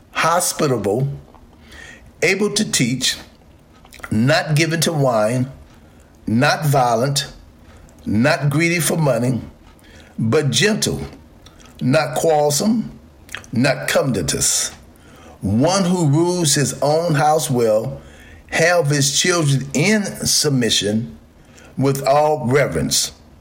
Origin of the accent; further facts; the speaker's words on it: United States; I live in America. I am an American. I was born here, raised here, went to school here in the good old U.S. of A.